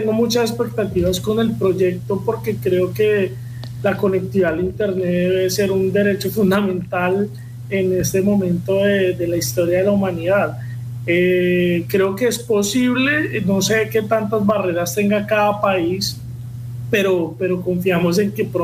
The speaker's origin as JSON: {"language": "Spanish", "country": "Colombia", "tie": "born there", "said": "aquí fue la ciudad donde yo nací y está buena parte de mi familia."}